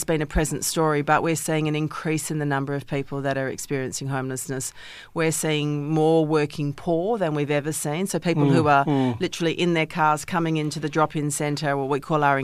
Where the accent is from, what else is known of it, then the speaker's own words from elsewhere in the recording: northern Italy, Italy; Well, my mob is actually Italian, so I'm from the north of Italy. I'm one of five.